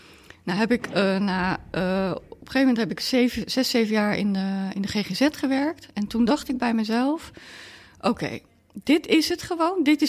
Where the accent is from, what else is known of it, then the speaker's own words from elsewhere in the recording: The Hague, South Holland, Netherlands; ik ben opgegroeid in Den Haag, in Molenwijk.